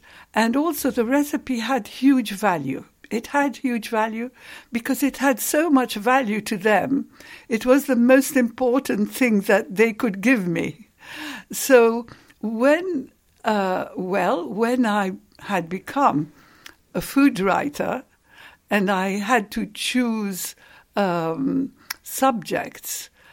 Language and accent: English; England, United Kingdom; And so I'm an English food writer, and I've come to research your cuisine.